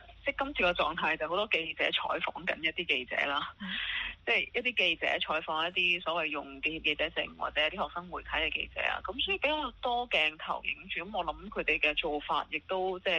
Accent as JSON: {"language": "Cantonese", "country": "Hong Kong", "said": "而家作为一个香港人"}